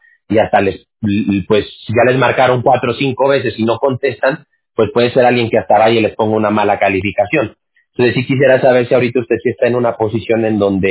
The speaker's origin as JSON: {"language": "Spanish", "region": "Aguascalientes", "country": "Mexico", "tie": "born or raised there", "also_born_or_lived": "Mexico City", "said": "no soy de allá, pero yo nací en la Ciudad de México y me crié en Aguascalientes, pero conozco muy bien Veracruz"}